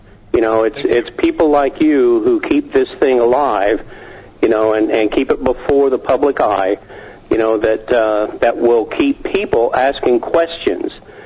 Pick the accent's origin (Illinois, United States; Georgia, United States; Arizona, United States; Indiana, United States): Indiana, United States; Peru; well, then you must know where Peru, Indiana is, and that's my hometown.